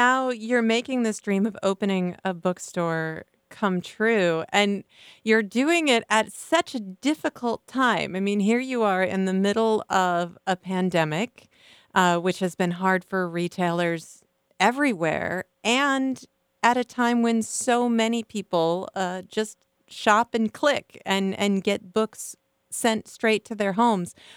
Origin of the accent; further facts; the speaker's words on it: Cedar Falls, Iowa, United States; Well, I grew up in Cedar Falls, so I'm very aware of this lack in the area.